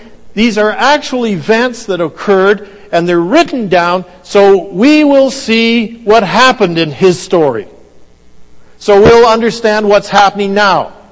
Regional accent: Saskatchewan, Canada; passport you were born in Canada. I said, that's right. He said, where in Canada? And I told him, oh, I'm from Saskatchewan too, he said.

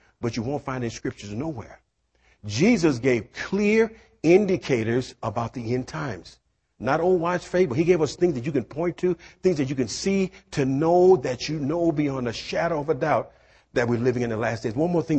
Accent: Louisiana, United States; You know, I was taught some crazy stuff growing up in Louisiana.

